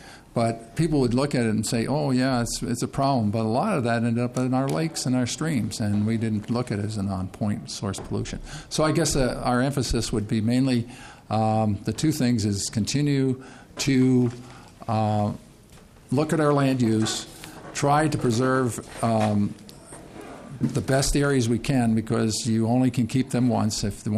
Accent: Mankato, Minnesota, United States; I come from the Mankato area of Minnesota, where my wife and I own a small farm.

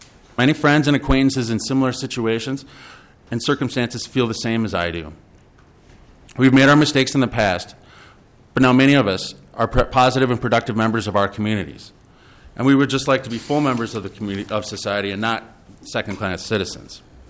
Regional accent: Owatonna, Minnesota, United States; Growing up in Owatonna, I was taught that the right to vote is not just an important, sacred right

